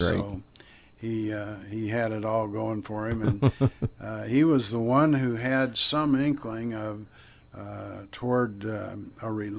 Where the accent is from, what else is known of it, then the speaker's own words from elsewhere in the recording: Waukegan, Illinois, United States; born there; I was born in Waukegan, Illinois, because my dad was in the Navy